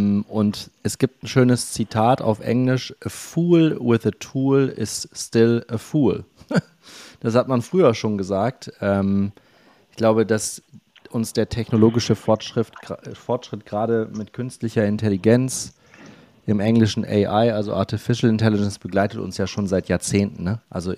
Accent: Northern Germany, Germany; Ich bin im Norden groß geworden, da war das Wärmste mal irgendwie, keine Ahnung, 22 Grad oder so.

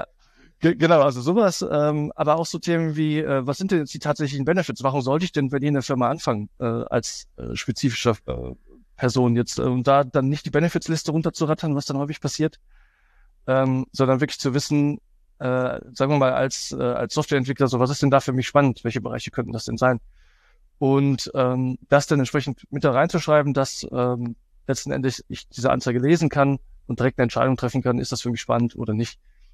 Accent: Cologne, North Rhine-Westphalia, Germany; Für mich als Kölner natürlich ein schwieriger Schritt gewesen

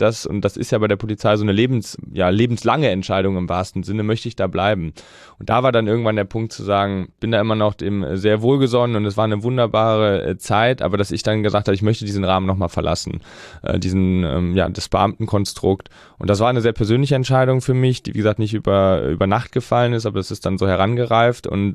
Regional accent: Rhineland, Germany; Ich komme aus dem Rheinland und bin dann in Düsseldorf, in der Düsseldorfer Altstadt Streife gefahren.

